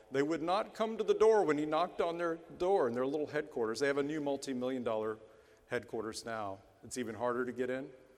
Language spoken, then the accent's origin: English; North Carolina, United States; than it means in Cleveland or my home state of North Carolina.